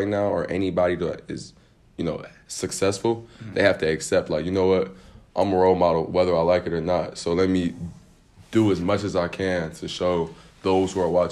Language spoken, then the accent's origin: English; Cleveland, Ohio, United States; I know you're from Columbus. I'm from Cleveland.